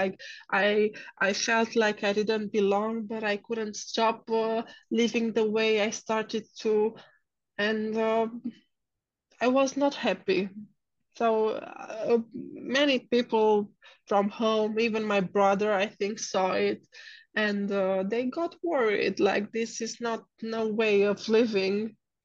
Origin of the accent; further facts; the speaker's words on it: Turda, Cluj County, Romania; I come from a Christian family. I grew up in my hometown in Turda for 19 years. I used to live there, and then I had to move to this other place to study.